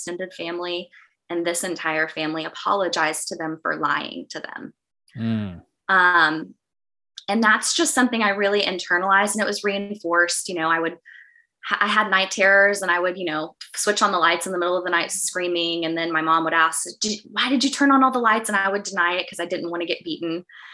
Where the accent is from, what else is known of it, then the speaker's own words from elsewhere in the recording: Springdale, Arkansas, United States; but I grew up in Northwest Arkansas, a little town called Springdale.